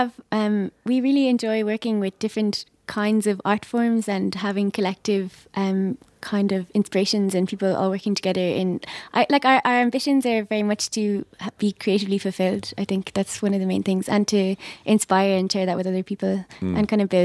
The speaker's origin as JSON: {"language": "English", "region": "Munster", "country": "Ireland", "tie": "born or raised there", "said": "we grew up in Clare, so that was very musical too."}